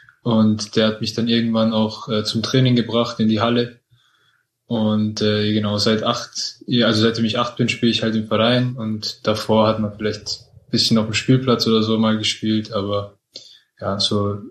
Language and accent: German; Vienna, Austria; now in Tübingen, Germany; Ich bin 22 Jahre alt. Ich komme ursprünglich aus Wien und spiele gerade bei den Tigers Tübingen.